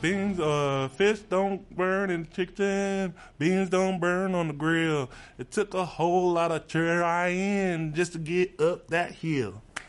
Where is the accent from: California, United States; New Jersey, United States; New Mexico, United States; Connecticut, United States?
New Mexico, United States; I'm from New Mexico. I love my green chili and red chili, so I love them enchiladas.